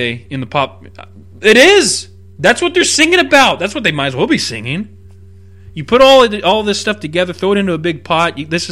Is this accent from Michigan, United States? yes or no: no; California, United States; I grew up here in California, I went to high school here in California